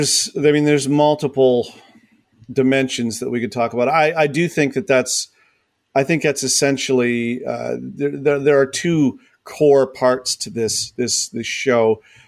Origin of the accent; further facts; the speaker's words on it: Canada; I grew up in Canada. I watch hockey. I'm Canadian and I live in Canada